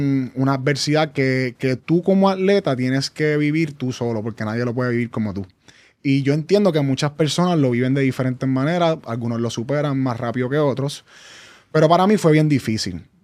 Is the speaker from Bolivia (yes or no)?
no; Trujillo Alto, Puerto Rico; Yo soy de Trujillo Alto.